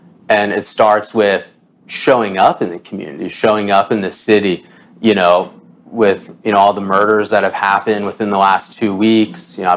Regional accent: Baltimore, Maryland, United States; So I grew up in Baltimore, for those of you that don't know.

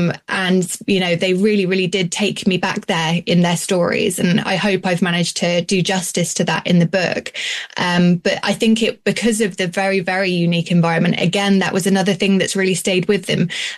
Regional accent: Yorkshire and the Humber, United Kingdom; born there; So I was born in South Yorkshire less than a year after the end of the miners' strike.

